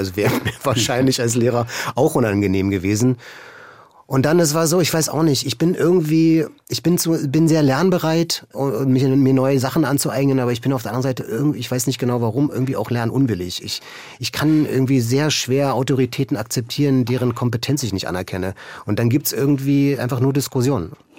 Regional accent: East Germany, Germany; Also zu sagen, ich komme aus dem Osten.

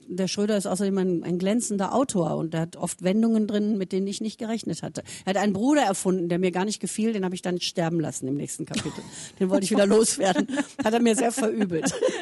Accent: Essen, North Rhine-Westphalia, Germany; in diesem Ruhrpott-Slang, ich bin ja in Essen aufgewachsen

